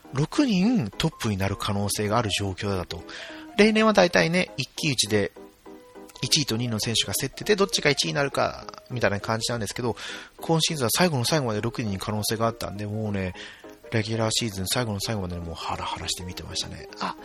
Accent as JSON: {"language": "Japanese", "region": "Nagasaki", "country": "Japan", "said": "この水原明菜選手はですね、私と同じ長崎出身なんで"}